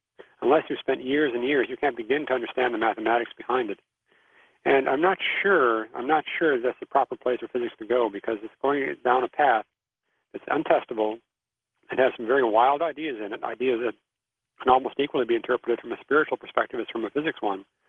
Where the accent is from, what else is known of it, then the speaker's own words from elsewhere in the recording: Indianapolis, Indiana, United States; I'm from Indianapolis. I grew up in Indianapolis, and they have a big race every year called the Indy 500.